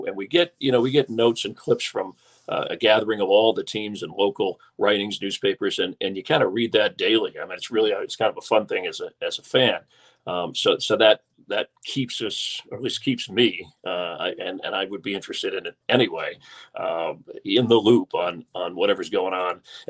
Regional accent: Florida, United States; since I'm originally from Florida. I do the Buccaneer preseason games

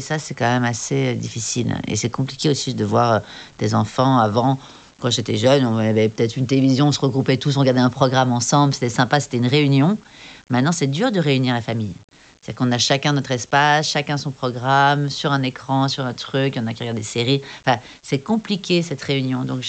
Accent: Cap Ferret, Nouvelle-Aquitaine, France; Oui, alors c'est chez moi, au Cap Ferret, à l'horizon, ça à l'océan.

